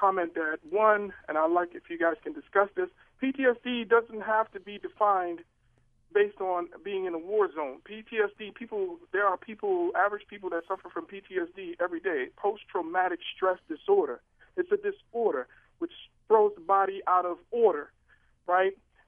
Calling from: Baltimore, Maryland, United States; I'm calling from Baltimore City, and I have a comment.

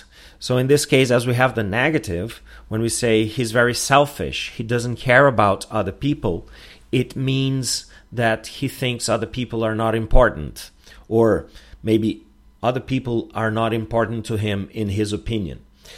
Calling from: Porto Alegre, Rio Grande do Sul, Brazil; English is a second language

